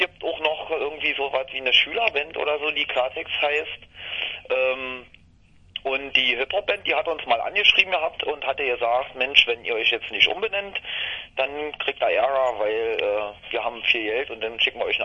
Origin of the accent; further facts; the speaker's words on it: Eberswalde, Brandenburg, Germany; Wir kommen hier aus Eberswalde, Allemann.